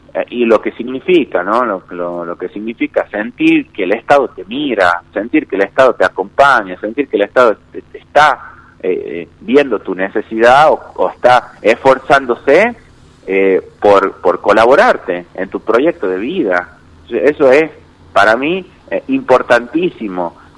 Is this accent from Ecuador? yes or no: no; Argentina; nosotros como argentinos